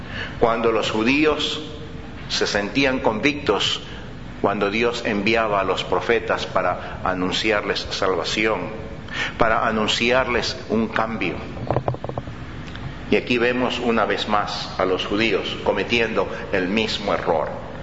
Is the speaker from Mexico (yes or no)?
no; Ecuador; pero son muy populares en mi país, en Ecuador